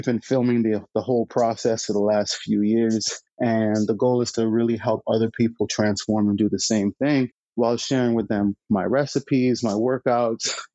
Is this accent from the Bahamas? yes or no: yes; Bahamas; So I was born and raised in the Bahamas. My caretaker was my grandmother